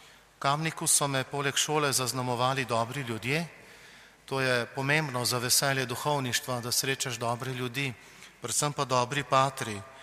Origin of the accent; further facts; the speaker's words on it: Ljubljana, Central Slovenia, Slovenia; Iz Ljubljane sem, z Viča, tam je frančiškanska župnija svetega Antona Padovanskega, rojen 12. avgusta 1962